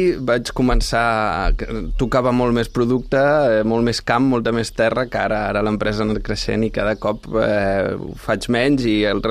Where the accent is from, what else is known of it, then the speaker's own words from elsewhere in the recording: Barcelona, Catalonia, Spain; som tots de Barcelona en realitat